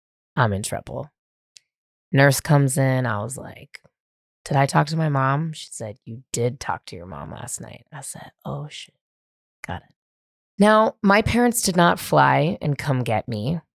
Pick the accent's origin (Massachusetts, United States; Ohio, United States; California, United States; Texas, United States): California, United States; San Francisco; I was this kid from San Francisco that was smoking weed every day and drinking